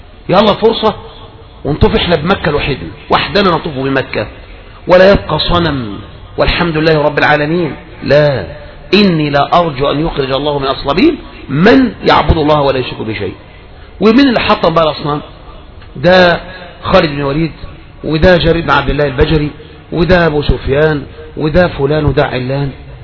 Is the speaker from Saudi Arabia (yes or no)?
no; Egypt; احنا من مصر يا اخوان، احنا من مصر، لسه من مصر يا اخواني موجود.